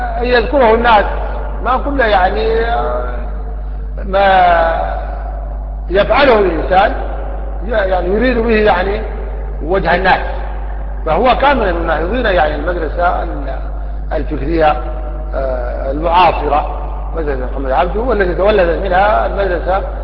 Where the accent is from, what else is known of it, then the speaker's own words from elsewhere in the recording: Sudan; يعني مثل عندنا في السودان